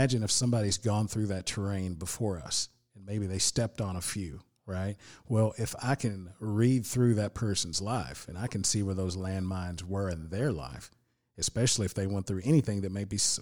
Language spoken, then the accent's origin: English; Tennessee, United States; now in Hopkinsville, United States; I mean, I'm from Tennessee. I'm a good old Tennessee country boy from the river and West Tennessee.